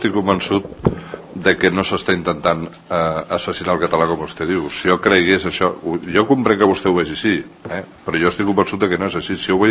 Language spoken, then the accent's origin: Catalan; Catalonia, Spain; nosaltres considerem que som catalans, parlem en català, estimem Catalunya